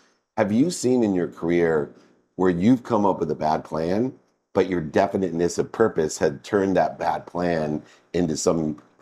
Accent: San Diego, California, United States; The amount of advancement that I've seen growing up in San Diego when this company first emerged to today is extraordinary.

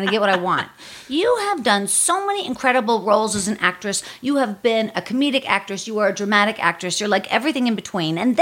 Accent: Pittsburgh, Pennsylvania, United States; We went to the zoo every year, and we'd go to the Heinz factory, because I grew up in Pittsburgh.

